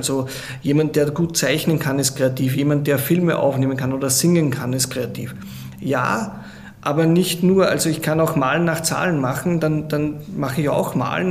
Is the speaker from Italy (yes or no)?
no; Austria; also als Österreicher musst du ja Skifahren